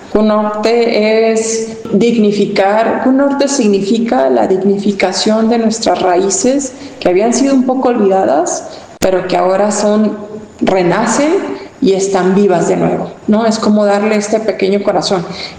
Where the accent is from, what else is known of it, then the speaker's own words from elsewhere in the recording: Jalisco, Mexico; en nuestra raíz natal, como jaliscienses, como mexicanos